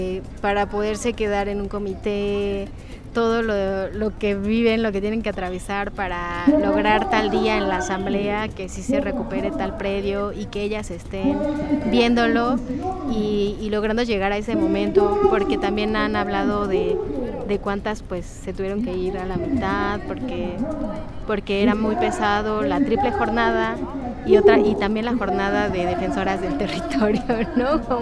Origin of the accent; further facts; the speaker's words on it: Tlaxcalancingo, Puebla, Mexico; Soy de Tlaxcalancingo